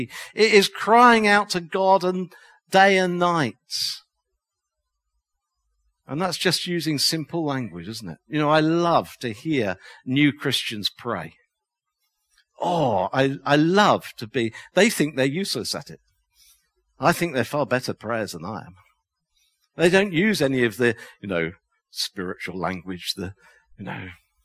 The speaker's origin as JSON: {"language": "English", "country": "United Kingdom", "said": "No, we're British here."}